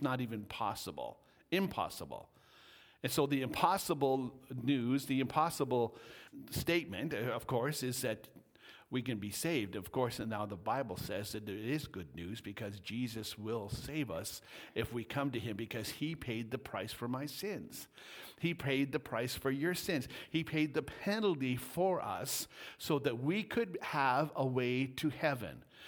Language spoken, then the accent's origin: English; Stettler, Alberta, Canada; I was shocked because I'm from Statler and they still have them there.